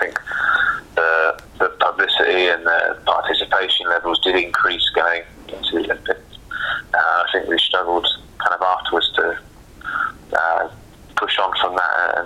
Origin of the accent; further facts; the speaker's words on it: Poole, South West England, United Kingdom; I've played locally, so I grew up in Poole.